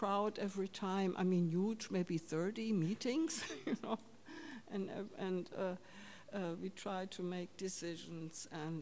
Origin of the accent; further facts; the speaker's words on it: Germany; English is a second language; I'm from Germany.